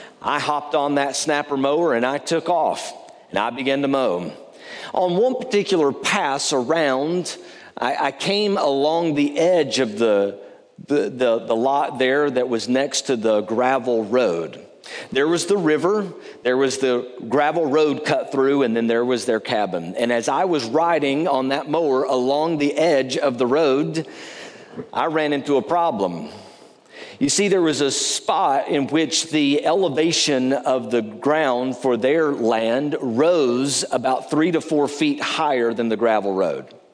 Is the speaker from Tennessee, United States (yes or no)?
yes; Bristol, Tennessee, United States; moved into a townhouse in my hometown of Bristol, Tennessee.